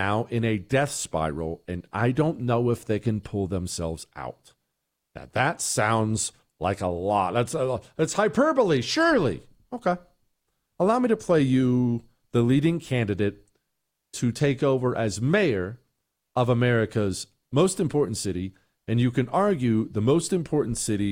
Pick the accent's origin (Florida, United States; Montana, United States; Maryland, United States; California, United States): Montana, United States; also born or lived in Ohio; While I understand I grew up in Montana and Ohio, I love New York City.